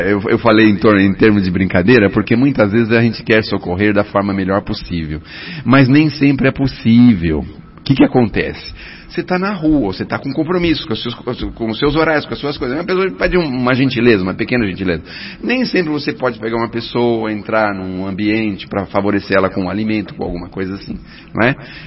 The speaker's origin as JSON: {"language": "Portuguese", "region": "São Paulo", "country": "Brazil", "said": "eu sou do centro de São Paulo, sou um peregrino, como é que se fala assim, aquelas pessoas que andam, né, pelo centro, ando muito pelo centro"}